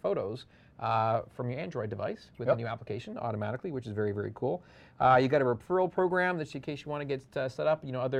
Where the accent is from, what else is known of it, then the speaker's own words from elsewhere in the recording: Canada; Someone actually commented about the Canadianisms going on because, you know, I'm from Canada.